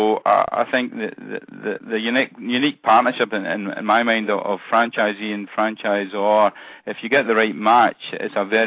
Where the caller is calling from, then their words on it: Cincinnati, Ohio, United States; Yeah, I'm calling from the House Doctors corporate office in Cincinnati, Ohio.